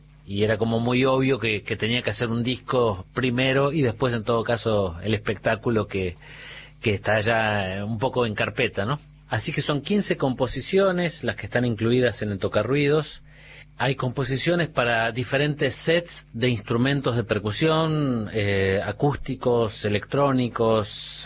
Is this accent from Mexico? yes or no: no; Lincoln, Buenos Aires Province, Argentina; soy de Lincoln, provincia de Buenos Aires, y soy músico, percusionista, compositor